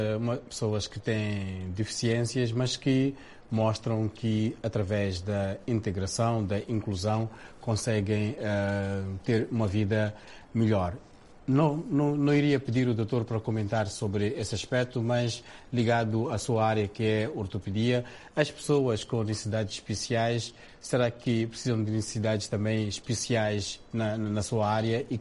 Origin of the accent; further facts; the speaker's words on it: Mozambique; eu sou de Moçambique